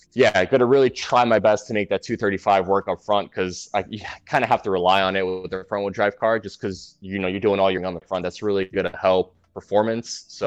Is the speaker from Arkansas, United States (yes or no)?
no; New York City, New York, United States; So I grew up in New York City in Queens.